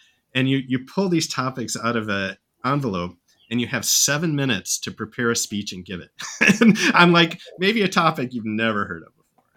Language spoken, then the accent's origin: English; Michigan, United States; I grew up in the suburbs of Detroit. So like if Detroit's like 8 Mile, like you see in the movie, I grew up in 24 Mile.